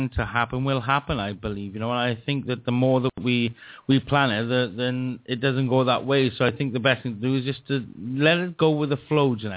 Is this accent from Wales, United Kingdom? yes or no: yes; Caerphilly, Wales, United Kingdom; I am from Caerphilly, which is near Cardiff.